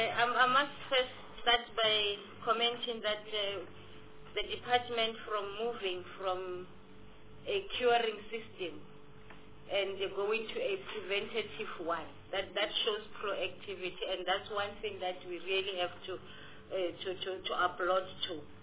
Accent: Limpopo, South Africa; I grew up in Grootegeluk Hospital.

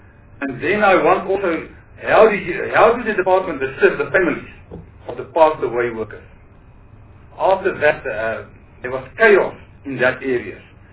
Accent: North West, South Africa; I'm coming from the Northwest province, and that is a mining province, and as well as agriculture.

